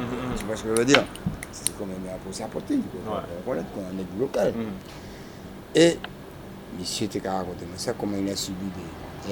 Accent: Bordeaux, Nouvelle-Aquitaine, France; Voilà, je suis né en France, à Bordeaux. Je suis un Bordelais.

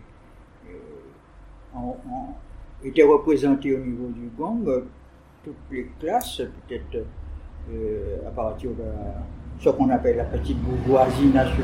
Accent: Basse-Terre, Guadeloupe; Mon enfance s'est passée à Basse-Terre, lycée à Villeréage, j'ai connu le lycée à Villeréage.

